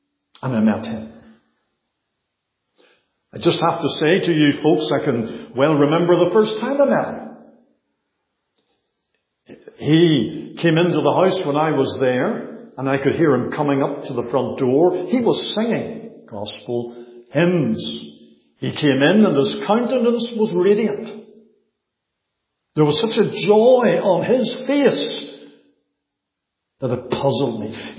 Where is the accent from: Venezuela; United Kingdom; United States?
United Kingdom; Bangor; We were walking along the seafront in my hometown of Bangor. Lovely marina there.